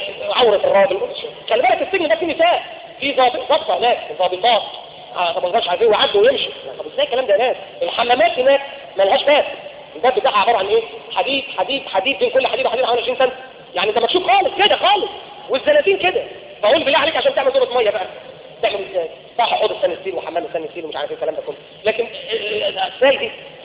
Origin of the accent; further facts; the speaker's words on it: Egypt; يعني انا مصري واحب مصر واحب بلدي.